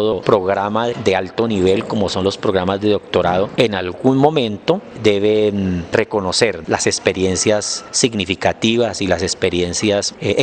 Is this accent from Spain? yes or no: no; Colombia; lo que somos como colombianos no está determinado